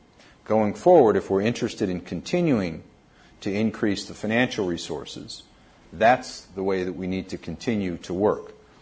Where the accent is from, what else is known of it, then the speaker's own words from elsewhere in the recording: United States; even as an American, I could never quite figure it out